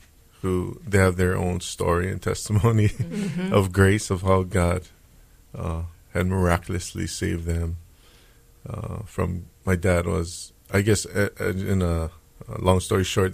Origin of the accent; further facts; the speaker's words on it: Oahu, Hawaii, United States; I'm from Oahu. I was born and raised here on the southeast side of the island.